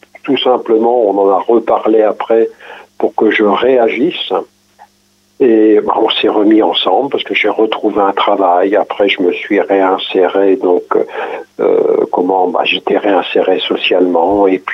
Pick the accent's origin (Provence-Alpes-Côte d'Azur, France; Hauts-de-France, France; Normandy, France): Normandy, France; Bernay; je suis revenu sur ma région d'origine, donc, qui était Bernay.